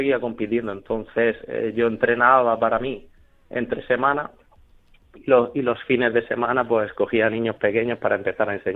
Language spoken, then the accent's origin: Spanish; San Pedro, Region of Murcia, Spain; yo soy de San Pedro, que es un pueblo murciano